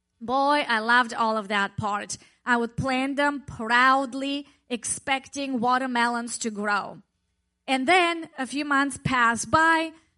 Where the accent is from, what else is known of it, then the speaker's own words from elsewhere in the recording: Bulgaria; English is a second language; When I was growing up in Bulgaria, my grandma would teach me how to plant seeds in the garden.